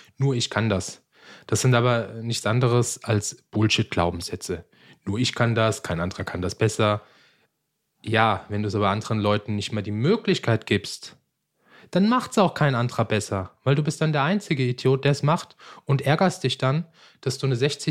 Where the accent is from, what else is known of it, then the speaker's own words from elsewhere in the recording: Darmstadt, Hesse, Germany; weil ich komme ursprünglich aus Darmstadt